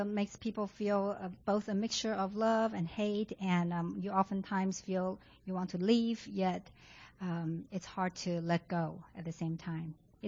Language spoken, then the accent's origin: English; Malaysia; because I'm a Malaysian national.